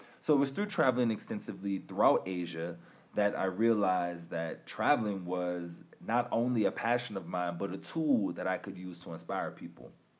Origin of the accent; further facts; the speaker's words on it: New Orleans, Louisiana, United States; also born or lived in Denver; From there, I moved back home to my hometown, New Orleans, Louisiana. And beyond that, I moved to Denver, Colorado.